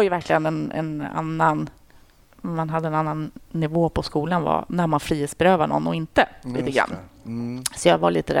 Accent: Uppsala County, Sweden; now in Stockholm, Sweden; Jag är född i Stockholm, men sen är jag uppväxt utanför Uppsala. Mm. Men jag flyttade tillbaka till Stockholm när jag började på polishögskolan.

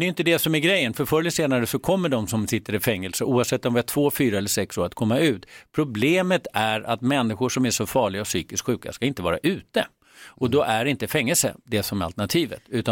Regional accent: Sollentuna, Stockholm County, Sweden; I Sollentuna där jag växte upp

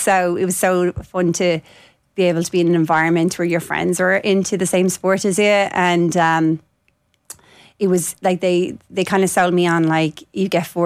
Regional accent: Wicklow, County Wicklow, Ireland; I grew up in Wicklow Town

